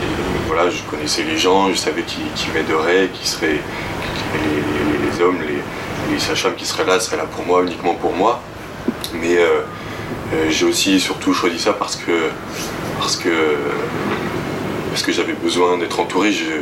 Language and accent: French; Villeneuve, France; déjà parce que je suis d'ici, je suis de Villeneuve